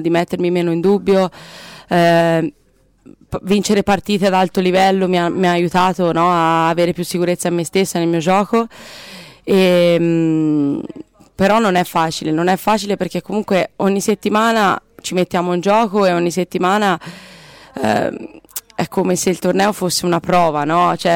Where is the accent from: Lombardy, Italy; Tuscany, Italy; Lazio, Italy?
Tuscany, Italy; Bagni di Lucca; quindi io sono nata e cresciuta a Bagni di Lucca.